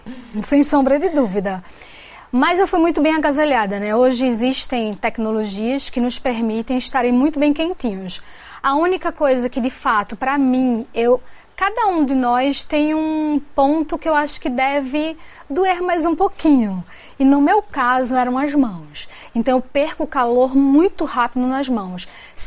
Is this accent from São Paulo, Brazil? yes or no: no; Recife, Pernambuco, Brazil; eu sou do Recife, né? É o Nordeste do Brasil. Eu vivo num lugar extremamente quente.